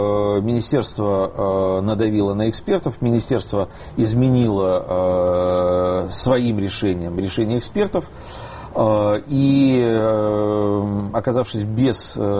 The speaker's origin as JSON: {"language": "Russian", "town": "Lviv", "region": "Lviv Oblast", "country": "Ukraine", "tie": "born or raised there", "said": "Я сам родом из Львова, с Украины."}